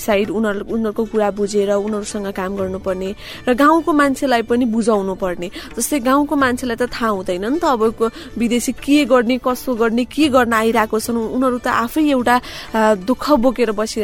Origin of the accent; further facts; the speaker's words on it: Lele, Bagmati, Nepal; म ललितपुरको लेले भन्ने ठाउँमा म जन्मिएँ र मेरो हुर्काई पनि त्यहीँ भयो मेरो परिवार मेरो आफन्तजनक मेरो सबैजना त्यहीँ नै हुनुहुन्छ